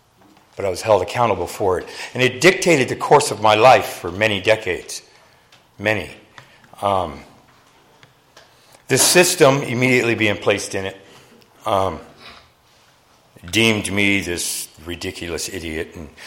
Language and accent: English; Parris Island, South Carolina, United States; also born or lived in San Diego, California; I was born here in San Diego. My father received a promotion from being a drill instructor here, and we were transferred to Parris Island, South Carolina, where I was raised.